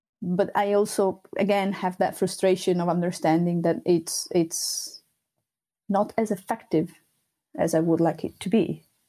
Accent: Sardinia, Italy; first language Sardinian; English is a second language; And in Sardinian, that's my native language, we have a saying

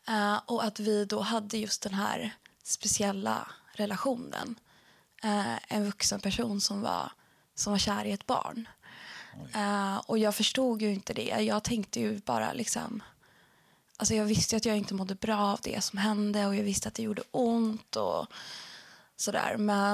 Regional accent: Norrland, Sweden; Jag kommer uppifrån Norrland. Det hörs inte på dialekten, nej. Men det kommer fram ibland om jag är lite så här arg eller engagerad. Kanske har lite spår av den. Men kommer från en liten stad uppe i Norrland. Inte jättehögt upp, men Norrland.

